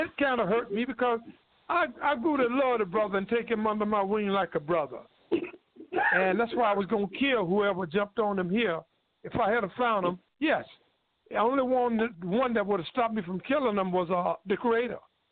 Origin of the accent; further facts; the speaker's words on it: North Carolina, United States; And he came down to North Carolina, my home state, and worked with me for a while.